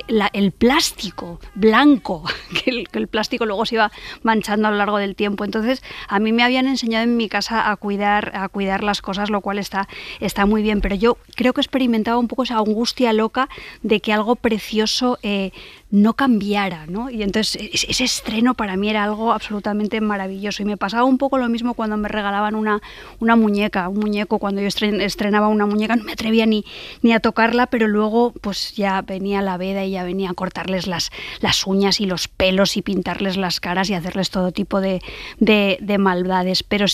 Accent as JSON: {"language": "Spanish", "town": "Benidorm", "region": "Valencian Community", "country": "Spain", "tie": "born or raised there", "said": "Yo me acuerdo, chicos, cuando era pequeña y vivía en Benidorm"}